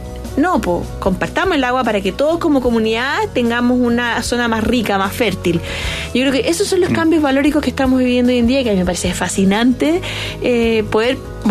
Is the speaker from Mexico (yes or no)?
no; Chile; somos los chilenos